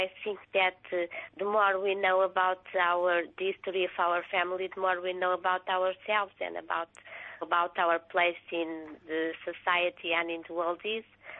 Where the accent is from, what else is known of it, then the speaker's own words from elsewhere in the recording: Lisbon, Portugal; I'm from Portugal. It's a small town in the outskirts of Lisbon.